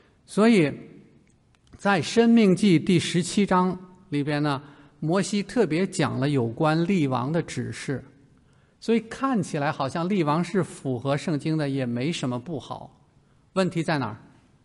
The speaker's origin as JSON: {"language": "Chinese", "country": "China", "tie": "born or raised there", "said": "我们小时候是中国大陆出生长大嘛"}